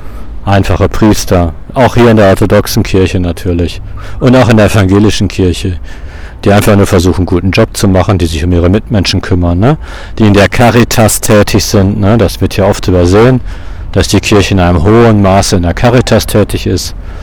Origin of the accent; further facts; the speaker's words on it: Dortmund, North Rhine-Westphalia, Germany; meiner Heimatstadt Dortmund